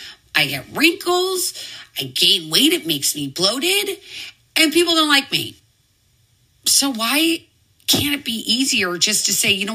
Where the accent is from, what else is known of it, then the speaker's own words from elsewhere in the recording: Midwest, United States; I know for me growing up in the Midwest, growing up, we had to know what we were going to do in case of a tornado.